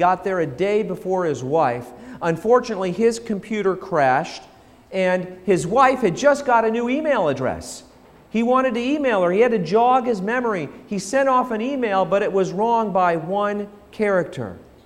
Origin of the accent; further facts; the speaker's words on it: Colorado, United States; I was born in Colorado, grew up in Colorado in the Rocky Mountains.